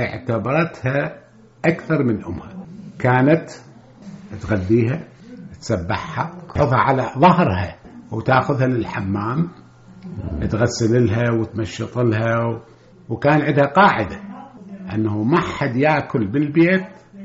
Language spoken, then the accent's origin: Arabic; Iraq; moved away; بس حد ما رجعت للعراق رحت لواشنطن دي سي، أصريت قلت لهم أريد أرجع عراقي، صدروا لي باسبورت عراقي، أولادي سجلتهم عراقيين، ورجعت للعراق كعراقي